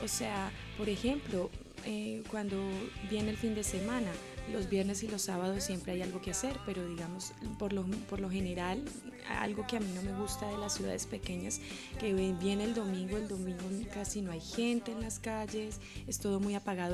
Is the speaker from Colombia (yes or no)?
yes; Bogotá, Bogotá D.C., Colombia; porque vengo de Bogotá, de una ciudad grande, ¿sí?